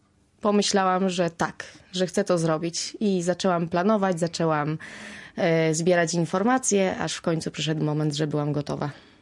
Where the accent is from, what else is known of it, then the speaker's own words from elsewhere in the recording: Stare Sioło, Subcarpathian Voivodeship, Poland; also born or lived in Lubaczów; Urodziłam się w Lubaczowie, natomiast wychowywałam się w takiej małej wiosce, Stare Sioło.